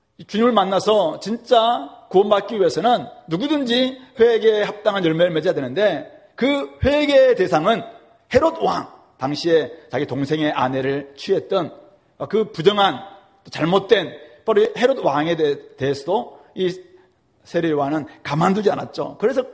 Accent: Yeosu, South Jeolla, South Korea; 제가 근데 저 여수 고향 가다가

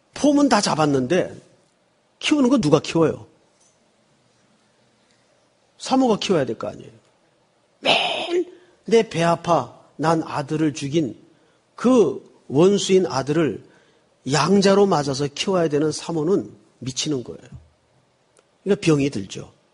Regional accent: Yeongju, North Gyeongsang, South Korea; now in United States; 제 고향은 경북 영주가 고향이에요.

